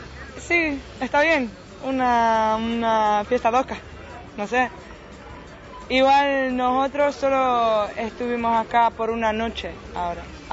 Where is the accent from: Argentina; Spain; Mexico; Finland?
Finland; Spanish is a second language; Yo soy de Finlandia.